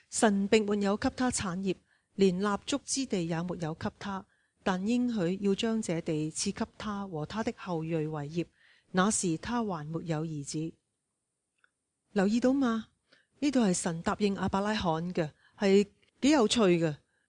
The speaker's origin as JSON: {"language": "Cantonese", "country": "China", "said": "我哋中国人嘅地唔系更大咩？"}